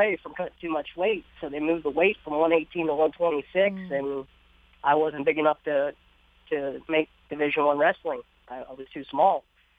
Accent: Bellefonte, Pennsylvania, United States; I grew up near Bellefonte area, which is only about an hour and a half from Penn National.

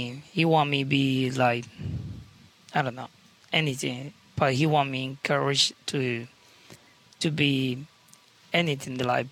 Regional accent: Venezuela; I'm from Venezuela.

